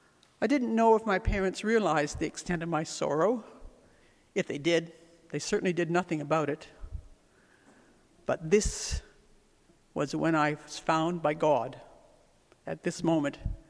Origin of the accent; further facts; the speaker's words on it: Canada; born there; I was born in Canada just after the World War II.